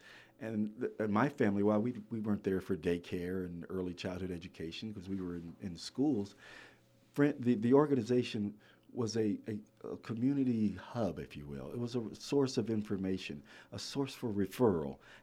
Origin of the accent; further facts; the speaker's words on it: Columbus, Ohio, United States; because where I grew up, and I'm from Columbus, Ohio, I have two wonderful women that were just the strength of my family, my mother and my grandmother.